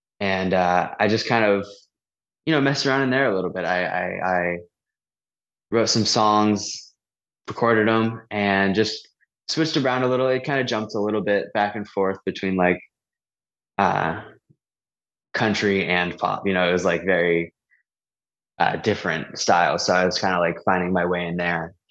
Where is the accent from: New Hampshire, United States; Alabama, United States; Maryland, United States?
New Hampshire, United States; It was this venue in my home state, New Hampshire.